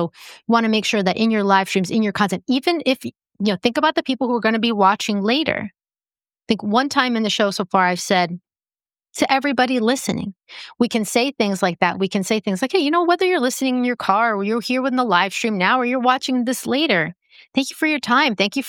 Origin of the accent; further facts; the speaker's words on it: New Jersey, United States; also born or lived in Costa Rica; now in Pennsylvania, United States; Okay, well, I was raised in New Jersey. Now I live in Pennsylvania, so the East Coast of the United States.